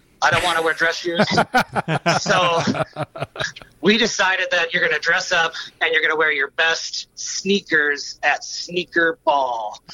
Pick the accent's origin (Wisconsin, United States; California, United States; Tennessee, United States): Wisconsin, United States; Milwaukee; I'm from Milwaukee, Wisconsin.